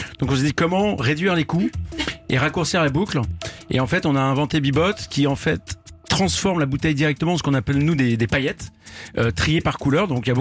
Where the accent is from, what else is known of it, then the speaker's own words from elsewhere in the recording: Boulogne, Île-de-France, France; C'est à Paris.